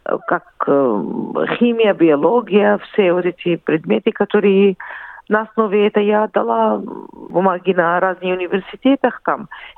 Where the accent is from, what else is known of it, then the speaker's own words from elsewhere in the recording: Jordan; born there; Russian is a second language; Я родилась в Иордании, там закончила школу.